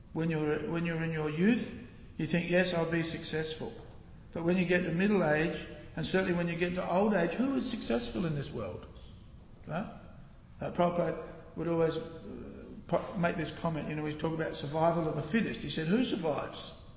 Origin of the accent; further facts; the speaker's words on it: Australia; I am an Australian, I love my country.